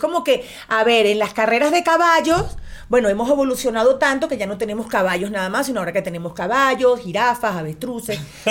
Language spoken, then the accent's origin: Spanish; Mexico; Ojalá que me inviten aquí en mi país, que es México también.